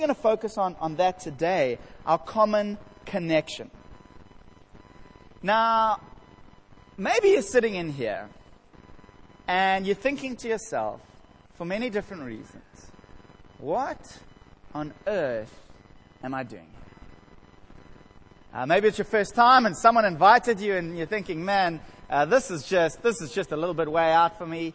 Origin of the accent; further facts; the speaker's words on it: Johannesburg, Gauteng, South Africa; also born or lived in Rondebosch, South Africa; I grew up in Johannesburg. I lived in Rondebosch.